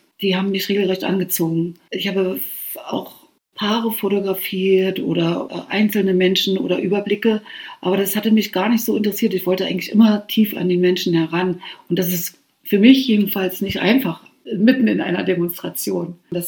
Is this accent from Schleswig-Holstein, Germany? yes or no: no; Berlin, Germany; Auch ich. Ich war Berlinerin und schaute mir an, was in diesem Land passierte.